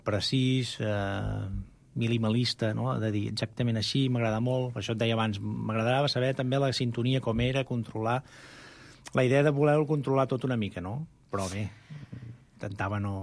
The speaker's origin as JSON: {"language": "Catalan", "town": "Terrassa", "region": "Catalonia", "country": "Spain", "said": "Jo sóc de Terrassa, fa anys que no hi visc, però tinc família i em considero de Terrassa i col·laborava a mitjans locals de Terrassa, no?"}